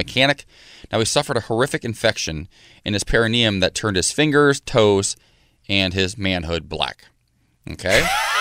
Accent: Ohio, United States; Yeah, I grew up in Ohio.

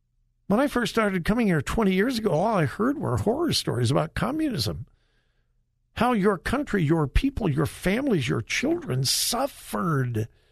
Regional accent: United States; because I'm an American.

